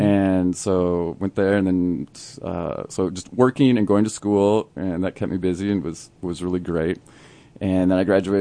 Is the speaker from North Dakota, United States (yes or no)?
yes; North Dakota, United States; You know, I grew up in North Dakota, and so the country kids were lucky because they could get their driver's license at 14